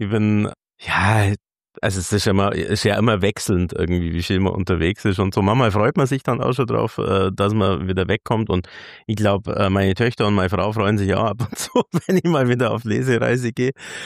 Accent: Bavaria, Germany; bei uns zu Hause in Bayern

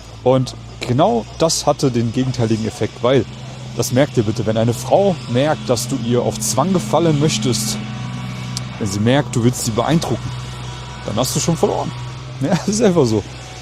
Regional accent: Germany; moved away as an adult; now in Vienna, Austria; Ich bin damals in Deutschland, in meiner Heimat, von meiner ersten großen Liebe verlassen und betrogen worden und habe mich dann eben aufgemacht in die große, weite Welt, hier nach Wien

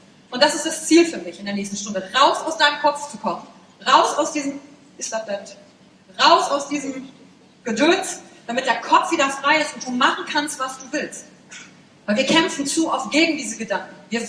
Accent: Wülfrath, North Rhine-Westphalia, Germany; born there; Ich bin geboren in Wülfrath. Kennt das jemand? Ach, geil. Es liegt bei Mettmann, bei Wuppertal, bei Düsseldorf. Kennt das jemand, Düsseldorf? Auch wenn nur diese Seite. 1981 bin ich geboren

